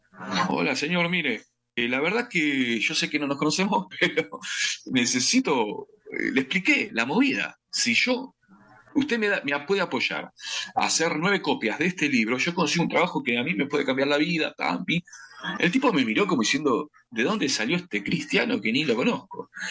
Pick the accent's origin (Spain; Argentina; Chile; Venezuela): Argentina; y en mi país cada 10 años quiebra, qué sé yo, explota Argentina.